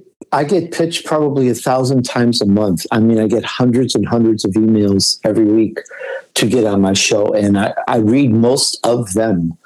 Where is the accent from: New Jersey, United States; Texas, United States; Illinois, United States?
Illinois, United States; Chicago; accent: Chicago; first language English; I'm sure my Chicago comes out in my speech. You can tell I'm from the Great Lakes region. I'm basically Italian, but English, because of my age, English became my first language.